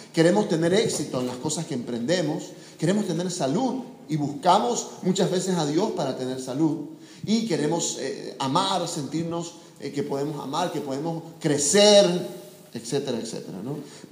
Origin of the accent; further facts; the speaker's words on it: Beni, Bolivia; Por ejemplo, yo soy del Beni, ¿ya? Y allá en el Beni, cuando están arreando el ganado, lanzan también unos gritos